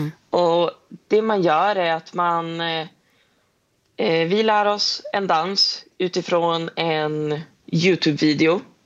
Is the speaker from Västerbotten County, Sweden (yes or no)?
yes; Umeå, Västerbotten County, Sweden; Alltså, vi är från Umeå.